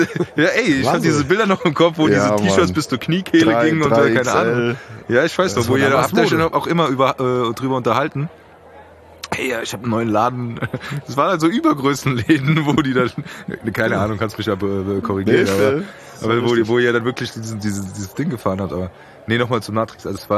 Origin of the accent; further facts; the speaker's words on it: Frankfurt, Hesse, Germany; wir sind ja Frankfurter